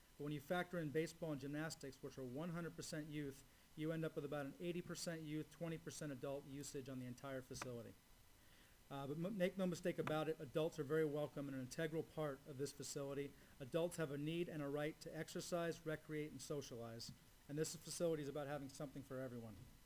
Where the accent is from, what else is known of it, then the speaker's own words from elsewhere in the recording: California, United States; I'm from Marin. We wanted to be in Marin.